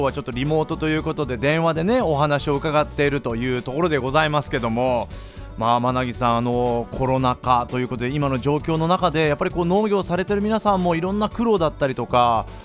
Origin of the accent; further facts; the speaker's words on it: Oita, Japan; 僕の地元大分でもねちょっと被害が出てたりとか